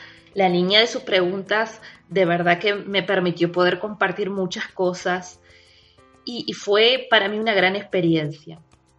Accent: Uruguay; sobre todo en mi país. Ya para ese entonces yo era conocida en lo que hacía a través del internet, mundo online, pero aquí en Uruguay no.

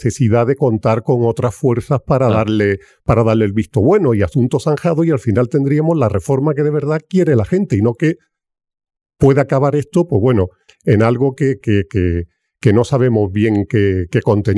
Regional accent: Region of Murcia, Spain; Bueno, un poquito de mi tierra era complicado. Cada vez que íbamos a Cartagena

